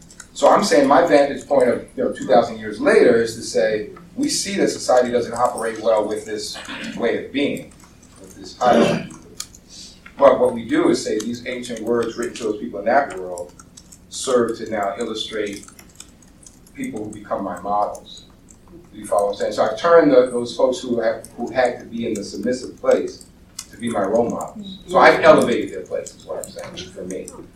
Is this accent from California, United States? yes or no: no; New York, United States; I'm from New York. I can do this fast.